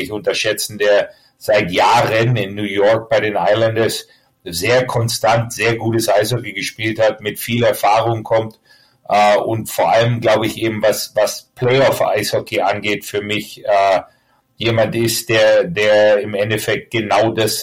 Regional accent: Germany; für uns als Deutsche freut es mich natürlich wahnsinnig für ihn

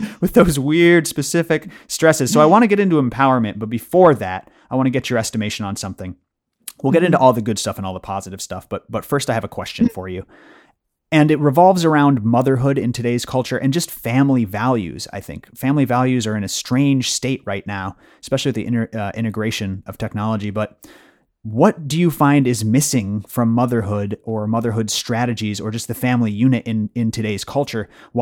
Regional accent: Illinois, United States; I grew up in the Chicago suburbs

